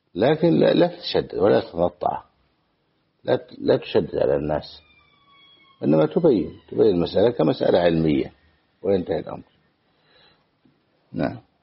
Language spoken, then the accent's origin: Arabic; Egypt